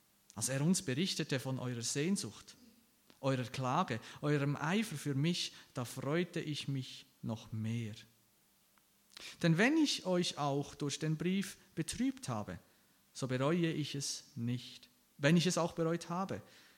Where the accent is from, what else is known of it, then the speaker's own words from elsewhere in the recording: Aargau, Switzerland; Und wie mein Dialekt verratet, ich bin nicht aus dieser Umgebung, ich komme aus dem Aargau.